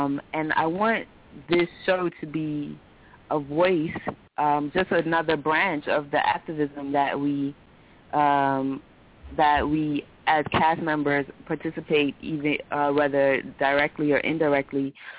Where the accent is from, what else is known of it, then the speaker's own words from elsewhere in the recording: Bermuda; And coming from a small island, I'm from Bermuda